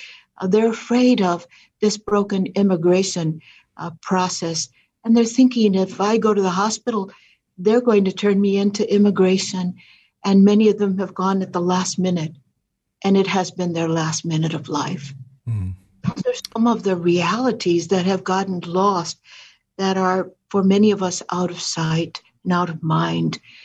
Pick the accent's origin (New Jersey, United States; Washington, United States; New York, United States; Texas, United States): Texas, United States; Because I'm from South Texas, I'm very connected to that camp in Matamoros and Brownsville